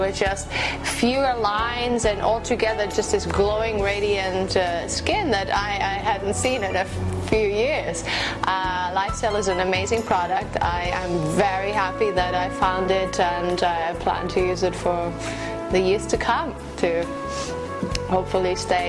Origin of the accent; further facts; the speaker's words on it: Germany; moved away; I'm a singer. I came here from Germany several years ago to record my album.